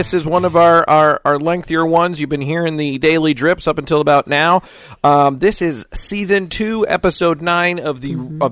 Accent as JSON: {"language": "English", "region": "Wisconsin", "country": "United States", "said": "I make fun of people from Minnesota. Mm-hmm. Yes, mm-hmm. I do. Mm-hmm. Because I'm from Wisconsin."}